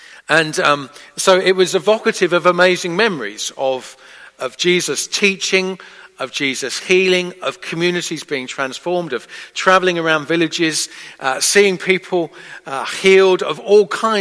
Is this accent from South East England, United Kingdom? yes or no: yes; Isle of Wight, South East England, United Kingdom; I grew up on the Isle of Wight